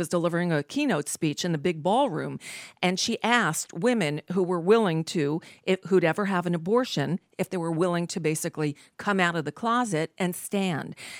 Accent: Hollywood, Florida, United States; I grew up in Hollywood, Florida, from Hollywood Hills High School.

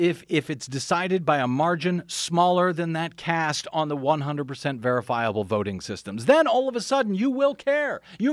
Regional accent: Missouri, United States; I'm from St. Louis County, by the way, originally.

